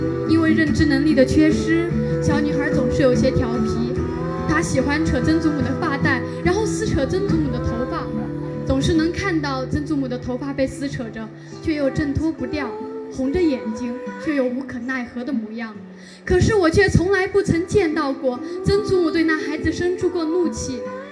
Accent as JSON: {"language": "Chinese", "town": "Kunming", "region": "Yunnan", "country": "China", "said": "大家好，我是来自昆明市盘龙区糍粑街道的"}